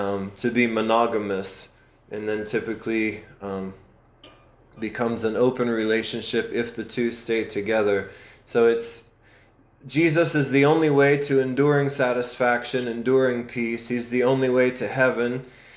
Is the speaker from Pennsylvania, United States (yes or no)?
yes; Pennsylvania, United States; I'm from Pennsylvania, so most of the folks are in Pennsylvania.